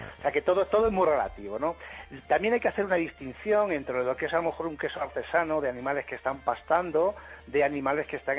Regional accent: Extremadura, Spain; Por ejemplo, yo soy extremeño y las cabras o las ovejas

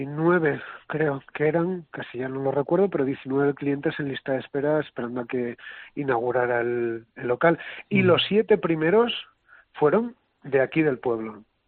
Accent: Arrabalde, Castile and León, Spain; also born or lived in Morales del Rey; Arrabalde como Morales del Rey, que son los pueblos de donde yo vengo.

